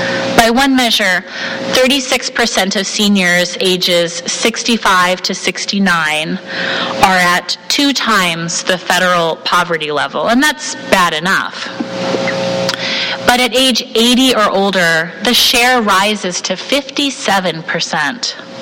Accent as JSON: {"language": "English", "town": "Portland", "region": "Oregon", "country": "United States", "tie": "born or raised there", "said": "a potentially groundbreaking study in my hometown of Portland, Oregon."}